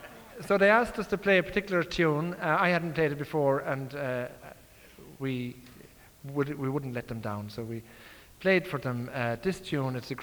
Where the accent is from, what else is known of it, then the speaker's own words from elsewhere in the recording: Munster, Ireland; was telling you that I come from County Clare, and indeed I do, and I left there just a couple of days ago and made my way to this part of the world